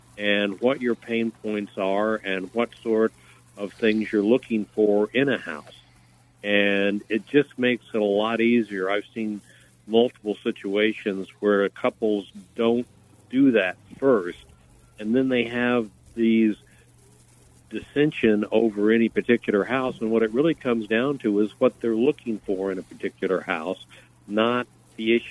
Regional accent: Old Greenwich, Connecticut, United States; so I grew up in Old Greenwich with Russ, and we lived in three different houses, and then got married

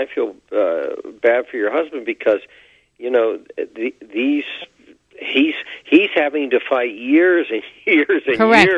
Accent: Ohio, United States; now in Newark, United States; I am 30 miles east of Columbus, Ohio, in a small town called Newark, but I'm from eastern Ohio. All of my family is there in Belmont County across from Wheeling, West Virginia.

